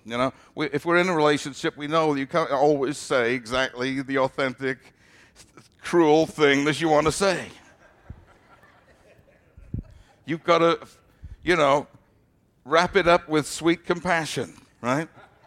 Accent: United Kingdom; Because I'm from Britain, and when I grew up, every other word was a four-letter word, basically, in certain parts of the country.

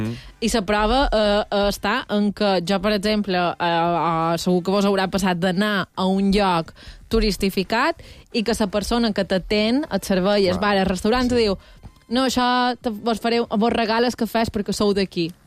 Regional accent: Bunyola, Balearic Islands, Spain; Jo som de Bunyola, ho tenc molt a prop i he anat tota sa vida.

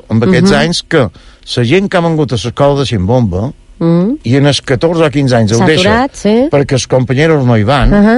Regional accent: Sa Pobla, Balearic Islands, Spain; Bueno, com que jo som de la Pobla

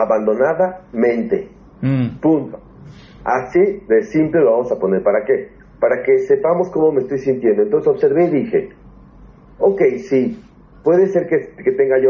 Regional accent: Mexico; Vamos a por ello, como dicen los españoles también, aunque soy mexicano, pero yo ya soy de todos los países a los que voy.

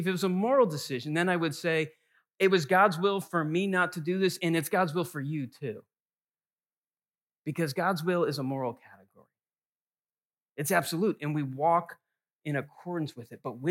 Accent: New England, United States; I grew up in New England, and so we went to games in Boston

